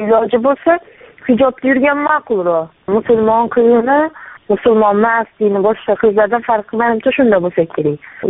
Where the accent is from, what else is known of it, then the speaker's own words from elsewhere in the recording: Khorezm Region, Uzbekistan; Ha, Xorazmdanman.